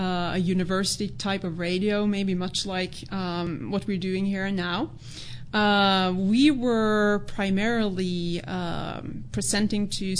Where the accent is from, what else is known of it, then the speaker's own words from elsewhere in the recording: Norway; English is a second language; I'm Norwegian. Yeah, I grew up in Norway.